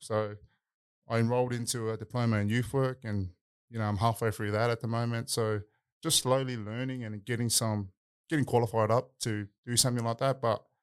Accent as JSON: {"language": "English", "region": "New South Wales", "country": "Australia", "tie": "born or raised there", "said": "So, like, I'm born and raised in Australia. Like, born at Auburn Hospital."}